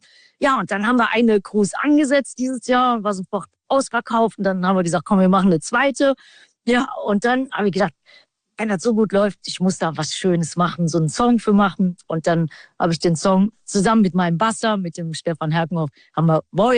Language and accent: German; Düsseldorf, North Rhine-Westphalia, Germany; am Samstag in meiner alten Heimat Düsseldorf